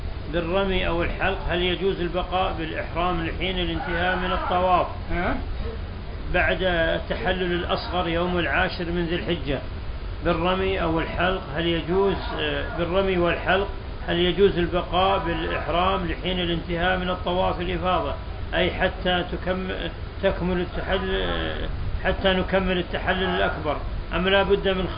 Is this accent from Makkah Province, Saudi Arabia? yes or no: yes; Mecca, Makkah Province, Saudi Arabia; وأنا من أهل مكة